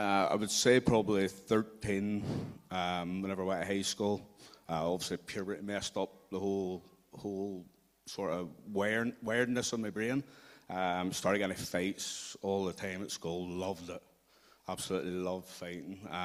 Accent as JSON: {"language": "English", "region": "Northern Ireland", "country": "United Kingdom", "tie": "born or raised there", "said": "we grew up in the Troubles and that there. So every time you left the house, you didn't know if you were coming home again. And then obviously, growing up in the Loyalist Housing Estate, where Mum and Dad were quite into the sort of like Protestant culture and that there."}